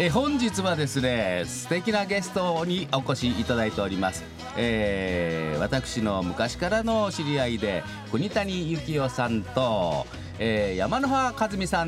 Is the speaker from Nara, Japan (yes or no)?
yes; Shimokitayama, Nara, Japan; 私、奈良県吉野郡下北山村出身、